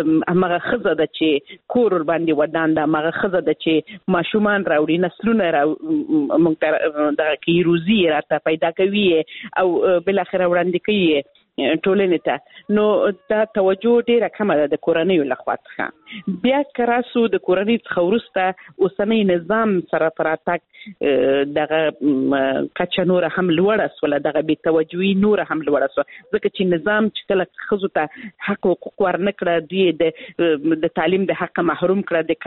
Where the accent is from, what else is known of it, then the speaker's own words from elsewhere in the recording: Helmand, Afghanistan; زه خپل د هلمند ولایت څخه یم